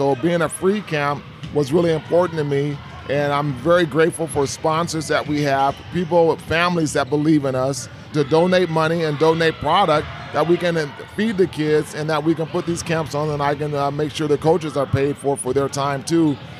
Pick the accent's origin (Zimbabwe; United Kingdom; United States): United States; Portland, Oregon; I'm holding the 29th summer basketball camp, our leadership camp I've had here in Portland, Oregon, my hometown, and this is great to be back in my home high school, too.